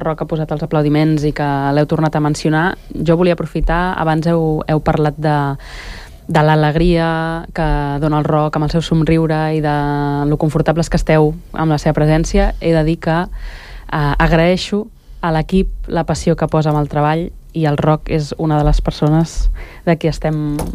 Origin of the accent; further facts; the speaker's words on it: Sant Cugat, Catalonia, Spain; also born or lived in Barcelona; Jo sempre dic que vinc de Sant Cugat, tot i que vaig néixer a Barcelona.